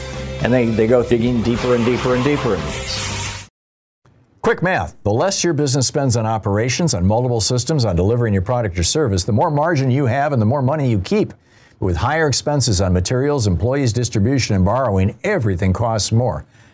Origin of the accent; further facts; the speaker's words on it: Lansing, Michigan, United States; Heather in Lansing, Michigan, my hometown.